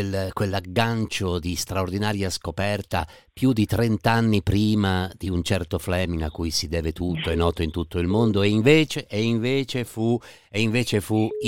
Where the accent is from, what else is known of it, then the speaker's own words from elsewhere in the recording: Piedmont, Italy; Spirito di parte, essendo piemontese